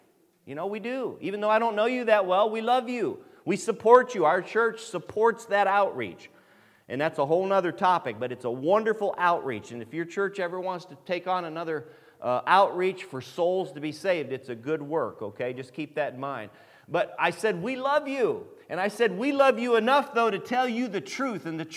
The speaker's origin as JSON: {"language": "English", "region": "Ohio", "country": "United States", "said": "I like it down here. I'm from Northern Ohio. Don't hold that against me, but we own property down here in St. Mary's"}